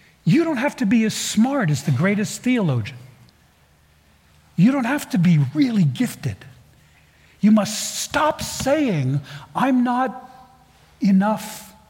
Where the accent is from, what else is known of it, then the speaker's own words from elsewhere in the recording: Tennessee, United States; We're supposed to be like a hero from my section of the country. I'm from Tennessee.